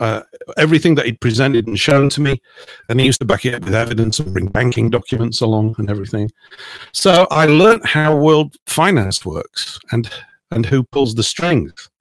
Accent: Yorkshire and the Humber, United Kingdom; me and my wife moved out of London because it was a silly place, couldn't really afford to live there. And I've been living on the South Coast ever since. And even though I hail from Yorkshire

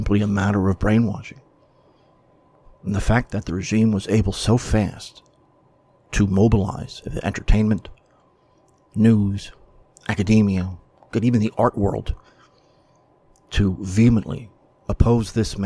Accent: New York City, New York, United States; I grew up in the New York media market, New York City, and I was a kid when he first came to prominence

